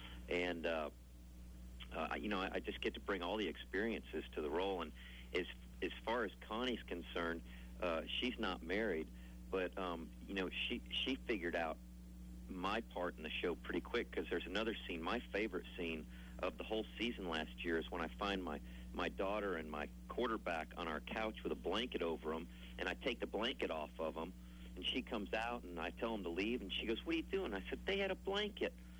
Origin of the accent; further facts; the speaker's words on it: Chicago, Illinois, United States; Well, I grew up in Chicago, so, I always had the Bears, the Blackhawks, and the Cubs, and we moved down to Georgia